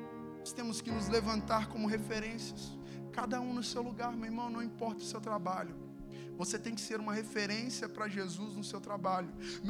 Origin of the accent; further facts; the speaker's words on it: Belo Horizonte, Minas Gerais, Brazil; quando eu tinha meus 16 para 17 anos, lá na minha cidade em Belo Horizonte, nós decidimos evangelizar os mendigos da cidade.